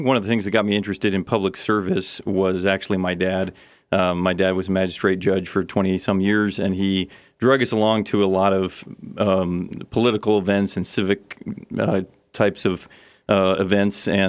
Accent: Nenana, Alaska, United States; Yeah, my family lived in Tanana prior to Nenana and moved there 3 months before I was born. So I'm a through and through Nenana boy.

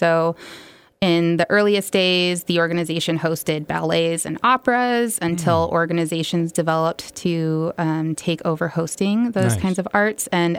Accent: Fairbanks, Alaska, United States; I was born and raised in Fairbanks, and so I have a long history here

